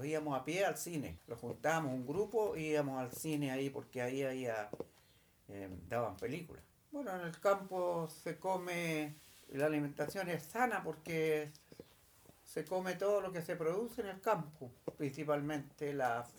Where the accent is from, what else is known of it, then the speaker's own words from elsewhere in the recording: Rinconada, Valparaíso, Chile; also born or lived in Curimón; yo nací en Curimón, pero no me crié ahí mismo. Sino me crié en otro lugarcito que hay cerca de la ciudad de San Felipe, que se llama Rinconada. Ahí fue donde más estuvimos viviendo. Ahí crecí como hasta los 18 años.